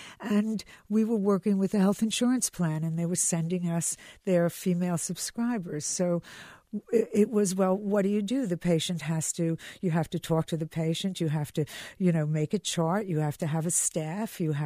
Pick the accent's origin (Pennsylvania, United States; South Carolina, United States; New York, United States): Pennsylvania, United States; Philadelphia; I grew up in Philadelphia.